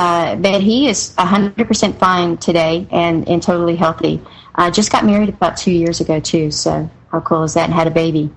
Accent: North Carolina, United States

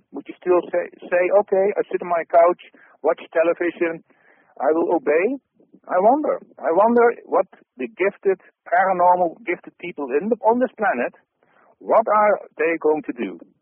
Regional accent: Netherlands; Sometimes I talk Dutch because I'm from the Netherlands. So for those who hear me for the first time, I'm doing a live radio show from the Netherlands.

